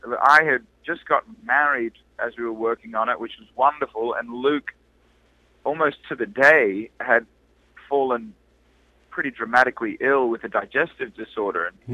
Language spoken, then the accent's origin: English; Australia; Dad manages us now, but, you know, growing up in Australia, we would always have bands or artists come through the house.